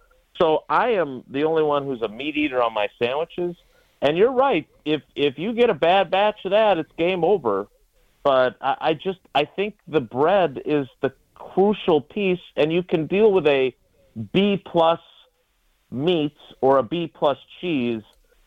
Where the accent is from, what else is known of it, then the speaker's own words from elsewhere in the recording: Milwaukee, Wisconsin, United States; when he was doing the commercials for them in my youth growing up in Milwaukee